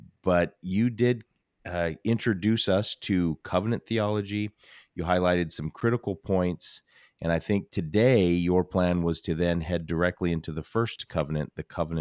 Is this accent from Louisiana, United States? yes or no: no; Emmett, Idaho, United States; I like to joke with people when I say I'm from Emma, Idaho.